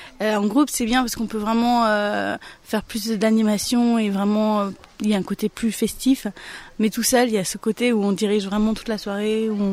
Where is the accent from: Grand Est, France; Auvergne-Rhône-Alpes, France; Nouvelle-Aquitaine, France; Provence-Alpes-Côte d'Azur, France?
Auvergne-Rhône-Alpes, France; Lyon; Je viens de Lyon, voilà, et je suis très contente d'être en Lozère.